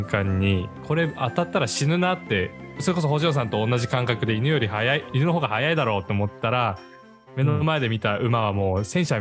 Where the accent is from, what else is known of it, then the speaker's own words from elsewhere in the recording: Akita, Japan; now in Amami, Japan; 4月に家族で自分の実家というか地元に秋田にちょっと帰省しまして